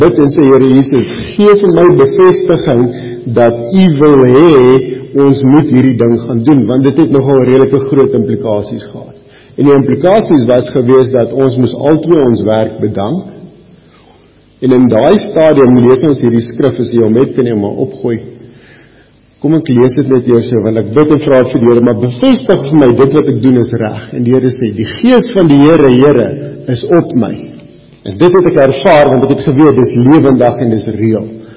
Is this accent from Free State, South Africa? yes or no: no; Polokwane, Limpopo, South Africa; Nou, ek is bevoorreg, ek het in Pietersburg groot geword, so ek is gewoond aan pap